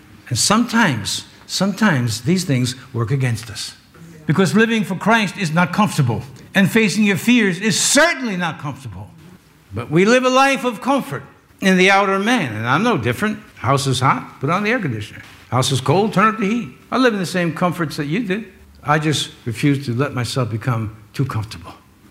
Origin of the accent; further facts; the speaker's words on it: New York City, New York, United States; As you know, I'm a New Yorker. I grew up in New York City, not New York State.